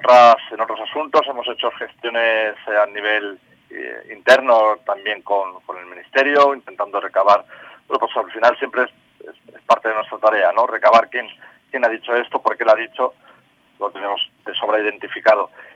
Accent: Spain; produce un sonrojo como español, simplemente como ciudadano español

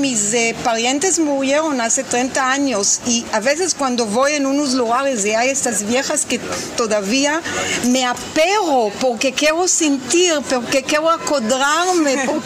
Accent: Israel; Spanish is a second language; also born or lived in Yugoslavia; Yo nací en Yugoslavia y vine mucho chica en Israel y puedo decir que mi formación es israeliana

